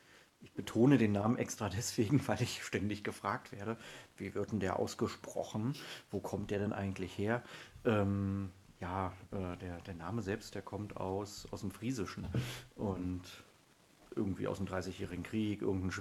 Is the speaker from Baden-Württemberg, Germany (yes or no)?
no; Berlin, Germany; moved away as an adult; also born or lived in Hanover; now in Lemwerder, Germany; Also ich bin eigentlich ursprünglich aus Berlin, bin dann mit meiner Frau dann damals nach Hannover, weil sie da ein Studium gemacht hat. Dann sind wir irgendwann berufsbedingt nach Lemwerder, in die Weltmetropole Lemwerder gezogen. Das ist bei Bremen.